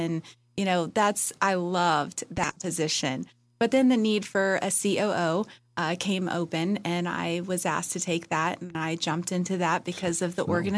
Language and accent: English; Fort Pierce, Florida, United States; I'm born and raised in Fort Pierce. My dad was also, and then I have my kids who are also still residing in Fort Pierce.